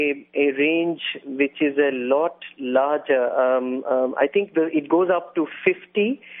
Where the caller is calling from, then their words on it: New Delhi, Delhi, India; I'm calling in from New Delhi, India.